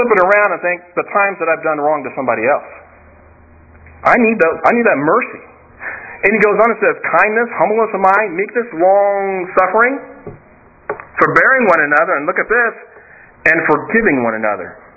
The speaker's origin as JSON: {"language": "English", "town": "Kansas City", "region": "Kansas", "country": "United States", "tie": "born or raised there", "said": "am predominantly, mainly, mostly black, a little Cherokee Indian in me from my dad's side, from Kansas City, growing up in Wyandotte County."}